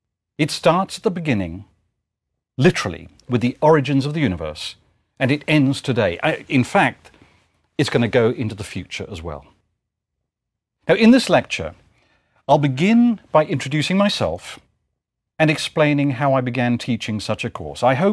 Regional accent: England, United Kingdom; growing up in England, I thought, this is a completely different world from the one I live in.

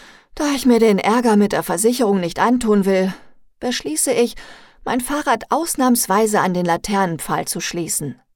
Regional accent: Duisburg, North Rhine-Westphalia, Germany; accent: Ruhr dialect; Trotz des Ärgers, den es in Marxloh hin und wieder gibt, habe ich noch nie das Bedürfnis verspürt, Duisburg und damit den Ruhrpott zu verlassen. Ich liebe meine Geburtsstadt mit all ihrem Charme und der Industriekultur. Der Kohlenpott-Dialekt ist nirgendwo so schön wie bei uns.

